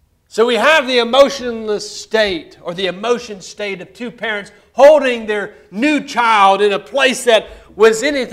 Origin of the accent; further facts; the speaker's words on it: Alabama, United States; mainly because I'm from Alabama, and we're not very wise down there.